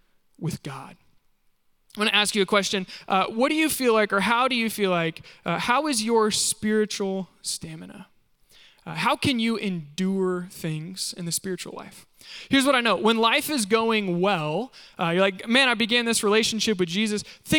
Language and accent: English; Kansas, United States; I'm from Kansas, love sunflowers.